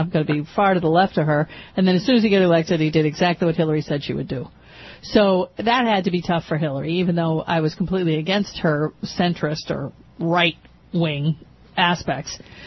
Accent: Pennsylvania, United States; I won't even get into Santorum because we're from Pennsylvania.

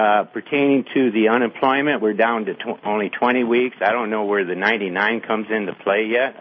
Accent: Lansing, Michigan, United States; I am from Lansing.

